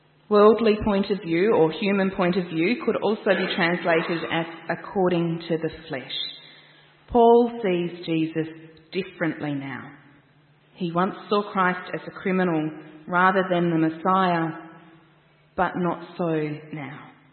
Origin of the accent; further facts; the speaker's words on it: Mildura, Victoria, Australia; I grew up near Mildura, so like Swan Hill